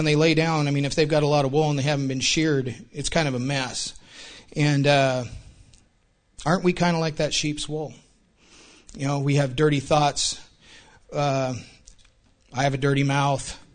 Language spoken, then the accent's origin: English; Kalispell, Montana, United States; I'm actually from Montana, so I know a little bit about sheep. Hold the jokes until later. But I was born and raised in Kalispell, Montana.